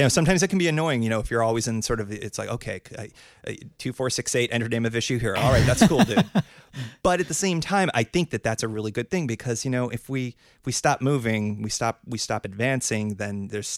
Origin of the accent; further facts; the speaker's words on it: East Coast, United States; I grew up on the East Coast, and then I lived here in Portland for about 5 years.